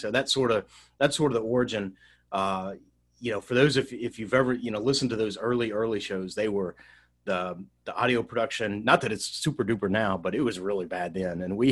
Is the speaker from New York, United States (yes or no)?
no; Nashville, Tennessee, United States; He's from the Mobile area, and I'm from Nashville, and we met in school there in Tuscaloosa.